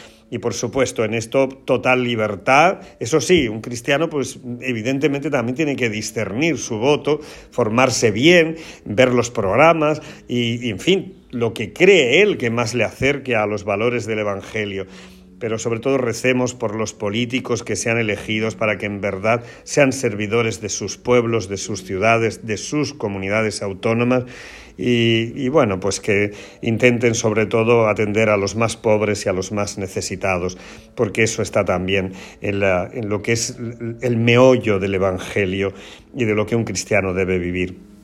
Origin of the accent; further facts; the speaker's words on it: Alarilla, Castilla-La Mancha, Spain; me uno a mi pueblo y a todo lo que hoy se vive en el pueblo, en la aldea de Alarilla